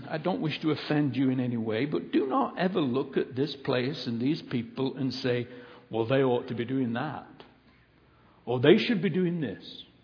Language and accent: English; Kirkby-in-Ashfield, East Midlands, United Kingdom; little town called Kirkby and Ashfield, Nottinghamshire, England. Now you don't have to come and ask me, where do you come from? I just told you.